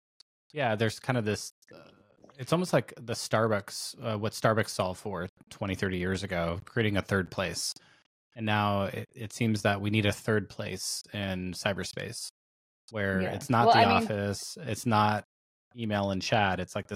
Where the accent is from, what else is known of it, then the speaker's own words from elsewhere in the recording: Seattle, Washington, United States; Like when I grew up in Seattle, it was just a thing up there in the 80s, 90s.